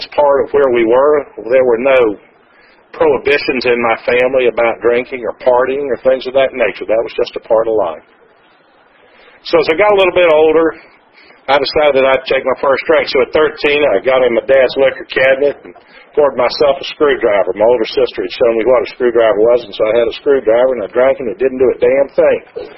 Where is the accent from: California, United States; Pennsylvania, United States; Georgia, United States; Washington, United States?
Georgia, United States; Atlanta; Now, I talk funny. I'm from Atlanta. And if y'all aren't from Atlanta, I may sound a little bit funny.